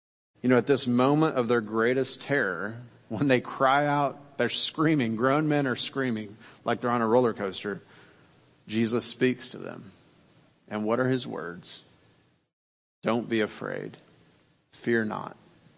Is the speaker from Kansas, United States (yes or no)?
yes; Kansas, United States; I grew up in Kansas. We didn't have a lot of water around where I grew up, okay? We had a reservoir. We had creeks.